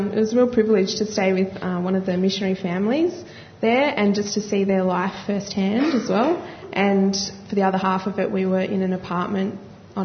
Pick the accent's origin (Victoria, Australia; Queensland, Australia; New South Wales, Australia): New South Wales, Australia; Sydney; I grew up on the Northern Beaches, so Sydney girl.